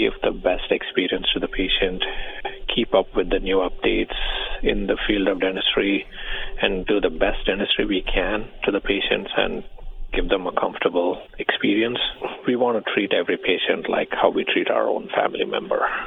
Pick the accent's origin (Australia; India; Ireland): India; moved away as an adult; now in United States; I am originally from India, and I did my bachelor's in dentistry in India, and I graduated in 2009. And then I came to Michigan